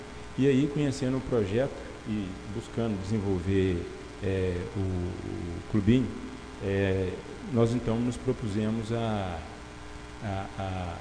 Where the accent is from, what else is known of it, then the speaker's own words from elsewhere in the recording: Itabirito, Minas Gerais, Brazil; Como diz aí, nascido e criado aqui em Teberito.